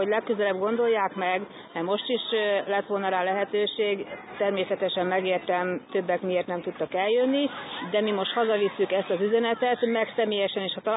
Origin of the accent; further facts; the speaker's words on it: Dandenong, Victoria, Australia; Én Dandenongból jöttem, Melbourne pontosabban